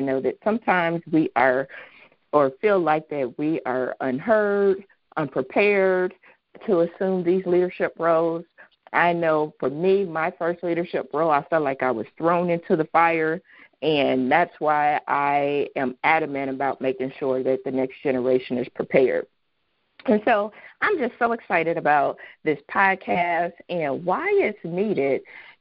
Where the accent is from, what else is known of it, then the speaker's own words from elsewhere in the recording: Cincinnati, Ohio, United States; I am from Cincinnati, Ohio.